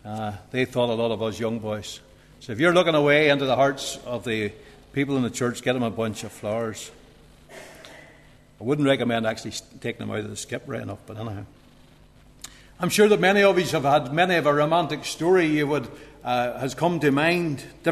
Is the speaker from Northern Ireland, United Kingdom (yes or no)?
yes; Bushmills, Northern Ireland, United Kingdom; in our town of Coleraine, where I am originally from Bushmills, but we're in Coleraine